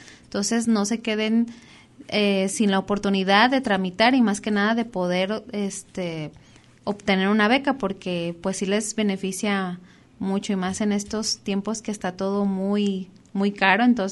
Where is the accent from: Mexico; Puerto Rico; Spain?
Mexico; como buenos mexicanos